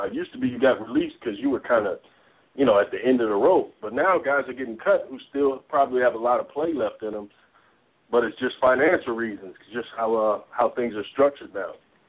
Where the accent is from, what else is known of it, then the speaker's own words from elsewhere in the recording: Illinois, United States; now in Atlanta, United States; I'm down here in Atlanta, but I'm from Illinois originally, so I side with the Chicago teams too.